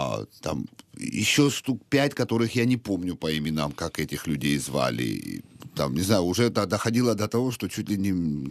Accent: Sukhumi, Abkhazia, Georgia; moved away; я сам уроженец города Сухуми, да, так как я стал беженцем в 93-м году, вынужденным переселенцем.

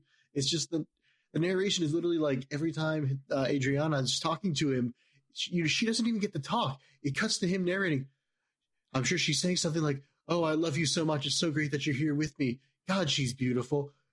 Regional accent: Texas, United States; I'm a Texan, and I should be able to pronounce this word, but I can't.

